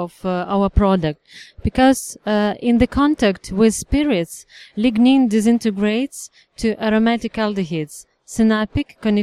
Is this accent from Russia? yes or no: yes; Russia; Yes, I'm from Russia.